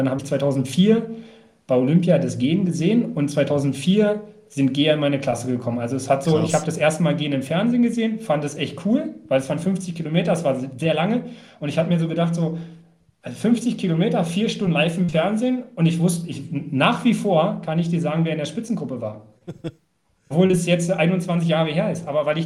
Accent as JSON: {"language": "German", "town": "Potsdam", "region": "Brandenburg", "country": "Germany", "said": "Ich komme aus Potsdam."}